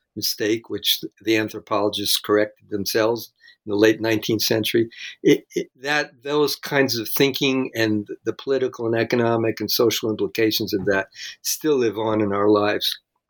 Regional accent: Jersey City, New Jersey, United States; I came from Jersey City.

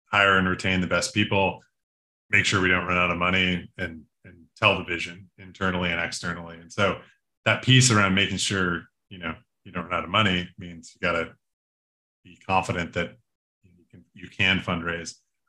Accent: Buffalo, New York, United States; I mean, it kind of just comes with growing up in Buffalo. I'm from Buffalo, New York, originally, home of the chicken wing.

